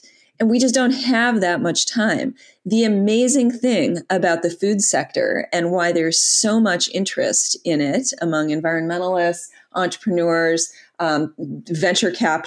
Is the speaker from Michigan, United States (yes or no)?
yes; Detroit, Michigan, United States; I'm from Detroit, born and raised there, and I worked for half of my career in the auto industry.